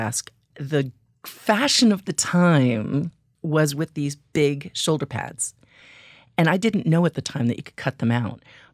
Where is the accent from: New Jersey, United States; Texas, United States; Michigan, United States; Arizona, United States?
Arizona, United States; Flagstaff; now in New York, United States; When I got into New York, when I took that one way, when I came from Flagstaff and I moved into